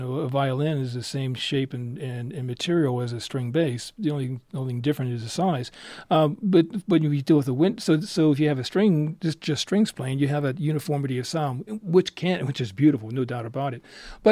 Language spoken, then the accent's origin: English; Pennsylvania, United States; I'm from Pennsylvania.